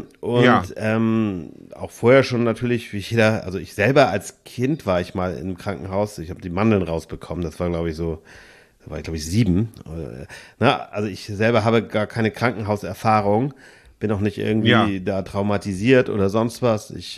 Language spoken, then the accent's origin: German; Germany; Aber ich sehe es halt immer, wir Deutschen können das alleine gar nicht reißen.